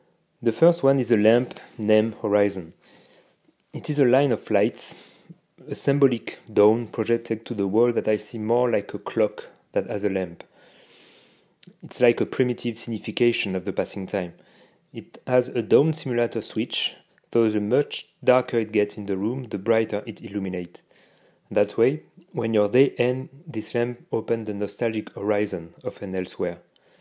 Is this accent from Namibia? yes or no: no; France; English is a second language; I'm a designer from France